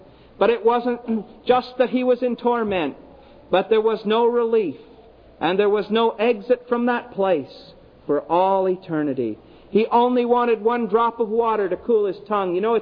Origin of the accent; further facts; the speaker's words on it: Smiths Falls, Ontario, Canada; my hometown of Smiths Falls some years ago. We live on the Rideau River, and it's quite a resort area, quite an area for boating and the Rideau Waterway and so on.